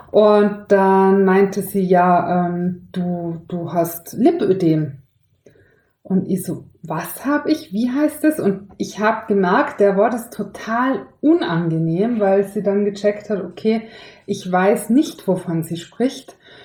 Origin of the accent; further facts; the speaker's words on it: Tyrol, Austria; ich bin ja in Tirol aufgewachsen